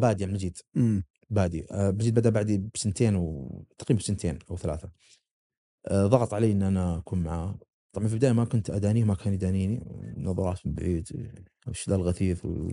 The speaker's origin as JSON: {"language": "Arabic", "town": "Dammam", "region": "Eastern Province", "country": "Saudi Arabia", "said": "عندنا في الدمام ذيك الأيام"}